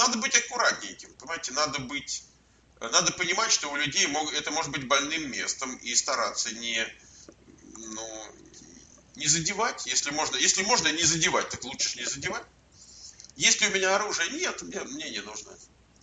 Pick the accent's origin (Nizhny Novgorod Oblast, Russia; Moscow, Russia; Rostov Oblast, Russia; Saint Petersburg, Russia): Moscow, Russia; я родился и вырос в Москве